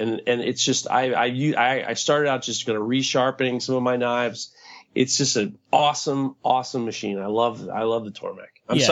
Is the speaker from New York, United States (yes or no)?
yes; New York City, New York, United States; Growing up in New York City, I grew up with the artist Keith Haring.